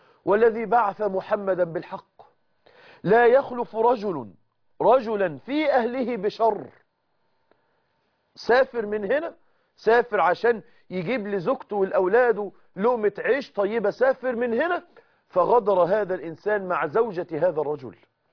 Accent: Egypt; يعني سقطتها باللفظ الدارج عندنا في مصر

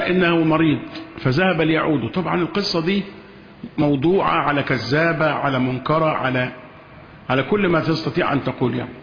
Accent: Egypt; وإحنا مصريين

